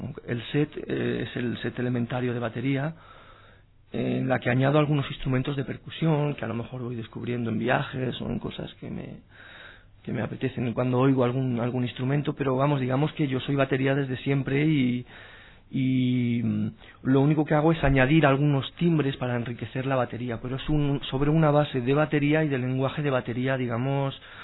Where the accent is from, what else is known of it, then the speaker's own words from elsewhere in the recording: Alicante, Valencian Community, Spain; estuve tocando en grupos en Alicante, porque soy de Alicante, con grupos de todo tipo, de baile, de rock.